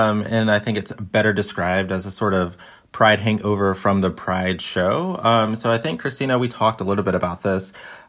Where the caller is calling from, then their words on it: Sydney, New South Wales, Australia; I'm calling in from Sydney, Australia